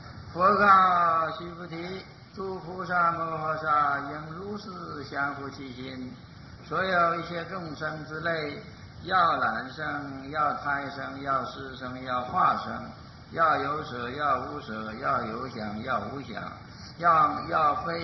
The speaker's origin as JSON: {"language": "Chinese", "country": "China", "said": "那么我们中国人欢喜减料，这个汉人欢喜减料"}